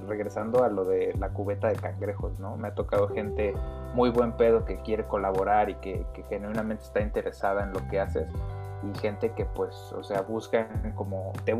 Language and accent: Spanish; State of Mexico, Mexico; Yo pasé la mayoría de mi infancia en el Estado de México, porque mis papás son de Nezahualcóyotl.